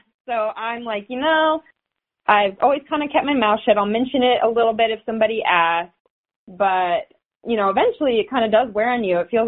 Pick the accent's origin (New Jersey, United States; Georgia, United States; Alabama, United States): Georgia, United States; Alpharetta; now in Chattanooga, United States; I grew up in Alpharetta, so in the suburbs of Atlanta, in a nice little bubble where I wasn't really seeing any problems.